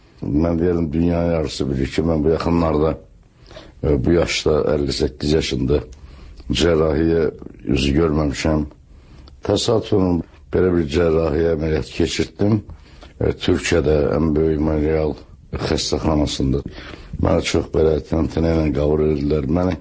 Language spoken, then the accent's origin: Azerbaijani; Baku, Azerbaijan; Əlbəttə böyük çətinliklə böyümüşəm Sovetskidə